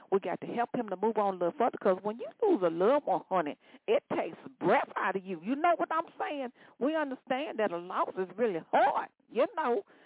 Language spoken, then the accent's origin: English; Chicago, Illinois, United States; Now, I was born and raised in Chicago, but Detroit, they got some rough folk down up in there.